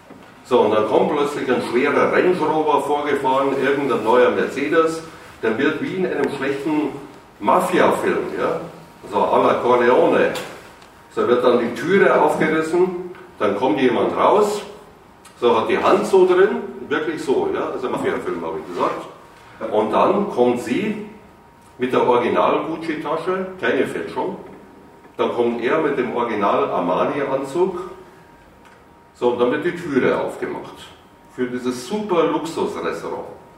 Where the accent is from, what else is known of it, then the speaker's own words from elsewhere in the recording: Munich, Bavaria, Germany; Also ich komme aus München